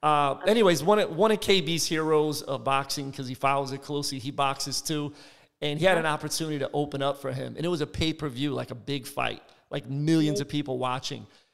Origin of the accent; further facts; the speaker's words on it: Philadelphia, Pennsylvania, United States; Philly, my hometown.